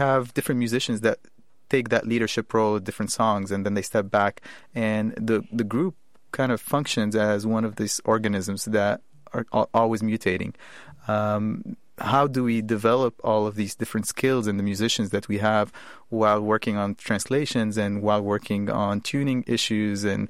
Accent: Egypt; the problem that I have faced growing up in Egypt

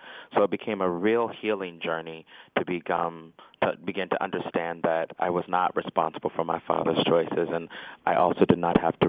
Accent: Dayton, Ohio, United States; I was born and raised in Dayton, Ohio for 18 years.

